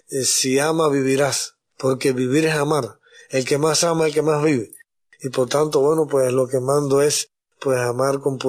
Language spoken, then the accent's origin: Spanish; Camagüey, Cuba; Y yo los veo allá en mi ciudad de Camagüey